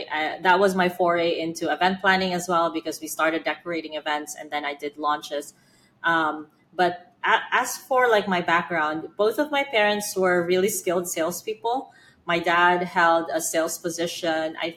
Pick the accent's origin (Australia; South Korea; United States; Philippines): Philippines; I grew up in the Philippines. I grew up with a shitty passport. I had limited opportunities